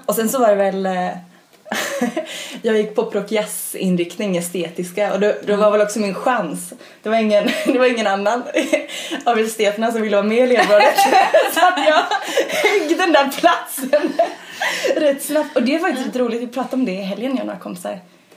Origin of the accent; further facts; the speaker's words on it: Västra Götaland County, Sweden; jag är uppväxt i Svartedalens naturreservat som ligger